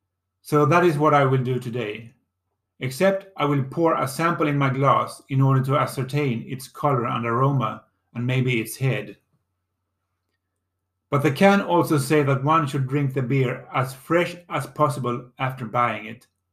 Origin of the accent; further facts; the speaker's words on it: Lund, Skåne, Sweden; in the village Röstånga, 35 minutes away with car from my hometown Lund.